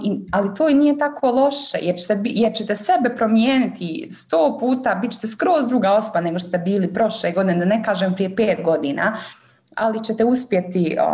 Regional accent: Bosnia & Herzegovina; u Evropskom parlamentu sam se zaposlila kao Bosanka i Hercegovka

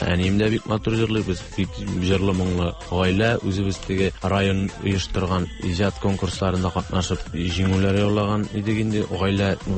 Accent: Buyirgan, Tatarstan, Russia; also born or lived in Almetyevsk / Kazan; Мен өзем Шаллы ягыннан инде Тукай районы Буйырган авылынан булам. Шунда туганмын, шунда үстем 15-16 яшка кадар. Аннан инде гомур юллары Элмет ягын алып китте.

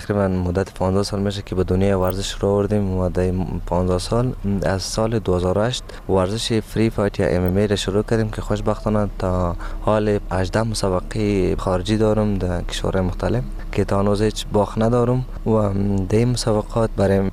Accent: Afghanistan; ما افغان هستم، نمایندگی از پرچم افغانستان و از سرود ملی میکنم

